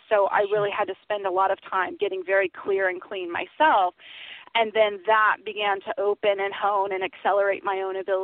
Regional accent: West Palm Beach, Florida, United States; Yes, I was born in West Palm Beach, Florida, and actually, not by chance, grew up down the street from Hippocrates Health Center

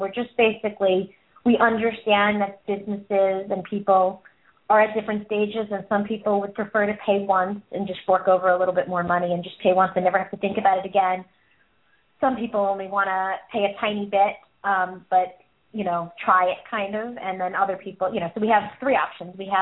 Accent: New York, United States; I'm from New York, so you know it's like crazy how much things

